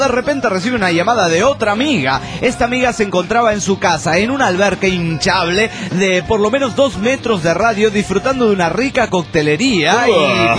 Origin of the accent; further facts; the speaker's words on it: Rosarito, Baja California, Mexico; de Rosarito, Baja California, México.